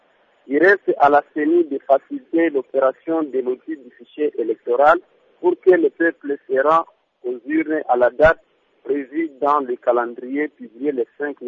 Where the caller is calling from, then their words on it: Bukavu, South Kivu, DR Congo; à partir de Bukavu aussi.